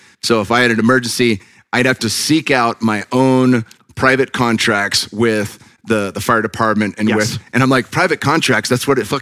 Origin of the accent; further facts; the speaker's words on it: California, United States; And I grew up in California.